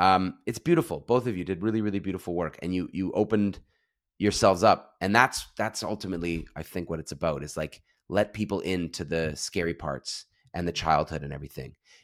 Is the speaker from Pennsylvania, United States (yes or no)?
yes; Pennsylvania, United States; I grew up in Bucks County.